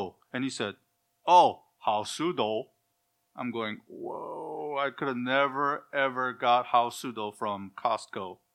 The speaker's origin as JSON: {"language": "English", "country": "South Korea", "tie": "born or raised there", "second_language": "English", "said": "I grew up in South Korea, so I read the Korean Bible"}